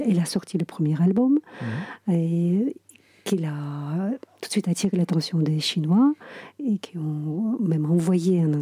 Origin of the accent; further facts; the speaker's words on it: Buryatia, Russia; même dans mon pays natal, en Bouriatie